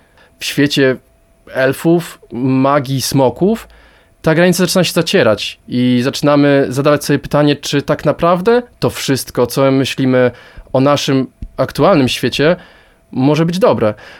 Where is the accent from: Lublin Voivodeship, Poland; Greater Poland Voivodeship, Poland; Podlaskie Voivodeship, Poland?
Podlaskie Voivodeship, Poland; Suwałki; pochodzę z Suwałk